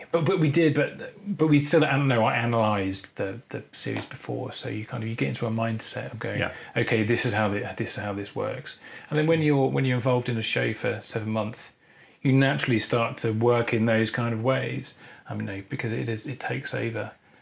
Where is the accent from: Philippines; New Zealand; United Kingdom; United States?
United Kingdom; London; I was from London.